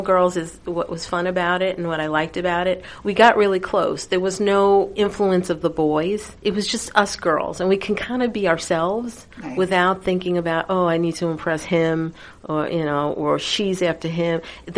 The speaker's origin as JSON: {"language": "English", "town": "Flatbush", "region": "New York", "country": "United States", "said": "I come from Flatbush, so it was a very mixed area."}